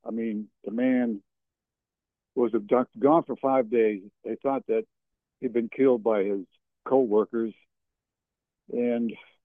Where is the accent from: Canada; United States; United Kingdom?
Canada; Fredericton, New Brunswick; He was from my hometown where when I lived in New Brunswick, Canada, from Fredericton, New Brunswick. I lived there from 62 to 68.